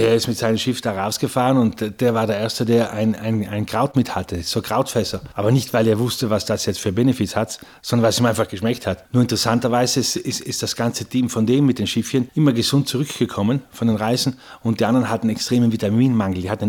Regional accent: Trentino-Alto Adige, Italy; bei uns in Südtirol, wir sind die einzige Provinz in ganz Italien

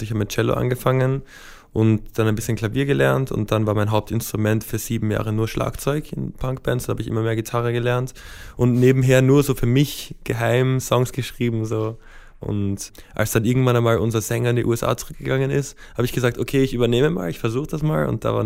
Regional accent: Vienna, Austria; Also ich bin in Wien aufgewachsen, zwar auf der amerikanischen Schule, das heißt so in einer kulturellen Seifenblase, so in der Art. Aber ja, ich sehe Wien halt trotzdem als Home. Dort sind meine Eltern und meine Schwester.

